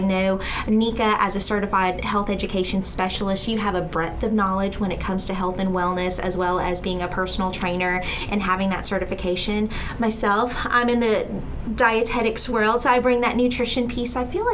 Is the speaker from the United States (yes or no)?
yes; Alabama, United States; accent: North Alabama country; Despite being Filipino, I'm North Alabama country as well.